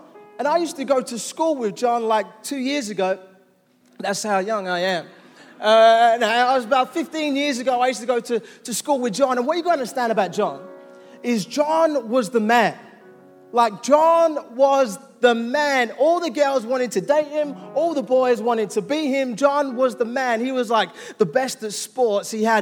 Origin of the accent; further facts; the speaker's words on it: London, United Kingdom; born there; I was born in East London.